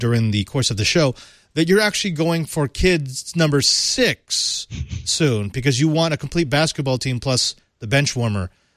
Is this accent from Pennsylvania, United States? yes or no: no; San Francisco, California, United States; You're going to be in my hometown, and I will be out again. And by the way, just remember, the last day of VMworld coincides with the big marijuana celebration in San Francisco.